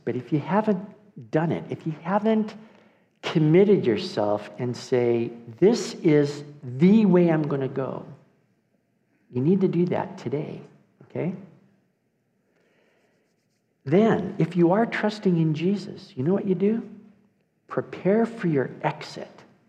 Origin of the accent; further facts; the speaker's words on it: Bellevue, Washington, United States; I'm from Bellevue, Washington. What am I doing in Germany?